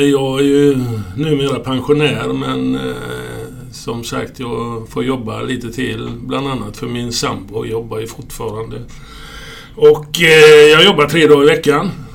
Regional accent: Ronneby, Blekinge, Sweden; Föddes 52, ja, och gjorde lumpen, slutade lumpen 72. Så att efter det så flyttade jag till Tingsryd. Så det var ju 20 år i Ronneby då.

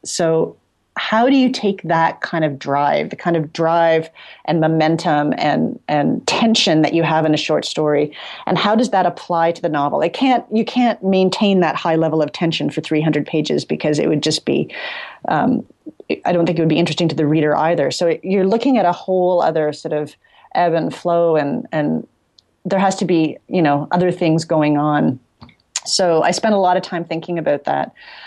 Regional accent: Toronto, Ontario, Canada; Sure. Yeah, I grew up sort of in Midtown Toronto. In a family, I guess an immigrant family. I guess that's what you'd call it. My mom was a refugee from Hungary in the early 50s.

